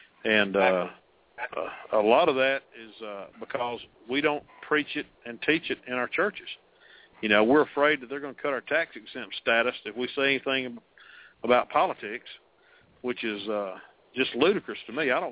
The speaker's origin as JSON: {"language": "English", "country": "United States", "said": "That's part of being an American, in my opinion."}